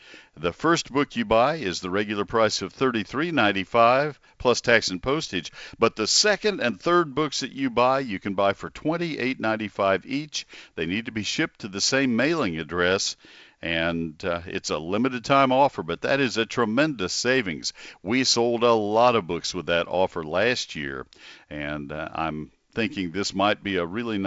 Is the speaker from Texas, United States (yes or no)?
yes; Texas, United States; Anyway, I have lived in Texas all my life and have traveled our great state.